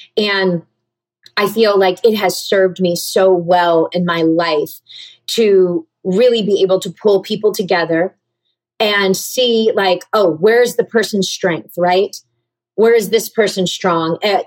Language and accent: English; the South, United States; Especially growing up in the South, because, you know, it seems very clear that like a lot of people raise their daughters to be these princesses